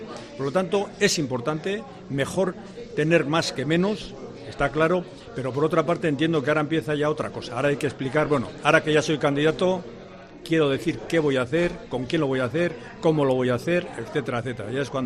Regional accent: Portugalete, Basque Country, Spain; Además, eso era mi villa natal. Yo soy de Portugalete, nacido en Portugalete.

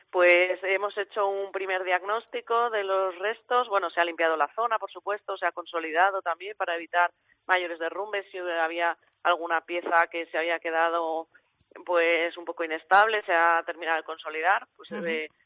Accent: Cáceres, Extremadura, Spain; Yo soy de Cáceres y aquí tenemos muchas procesiones y hay mucho cable aéreo

